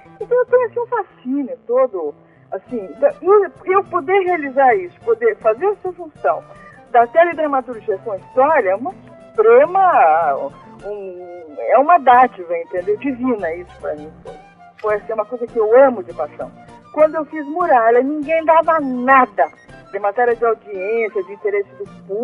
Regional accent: Portugal; born there; Eu fiz o primário em Portugal, né? Porque eu nasci em Portugal.

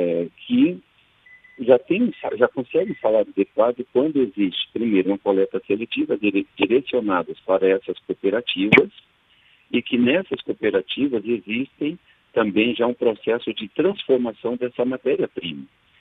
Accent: Rio Grande do Sul, Brazil; sou do Rio Grande do Sul, tá?

